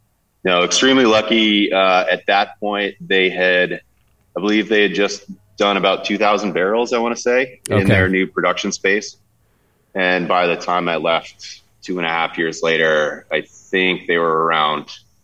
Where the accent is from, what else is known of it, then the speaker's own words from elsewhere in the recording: New Hampshire, United States; I grew up in New Hampshire and had been home brewing for a while